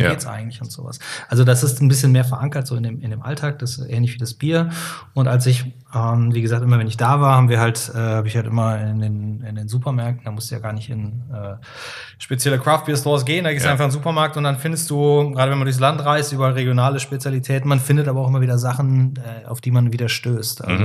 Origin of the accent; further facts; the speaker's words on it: Cologne, North Rhine-Westphalia, Germany; Als Kölner war das so...